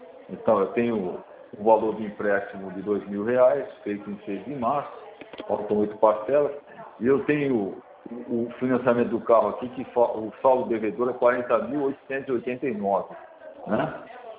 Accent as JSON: {"language": "Portuguese", "town": "Santos", "region": "São Paulo", "country": "Brazil", "said": "Eu não sou mineiro de nascimento, eu sou santista"}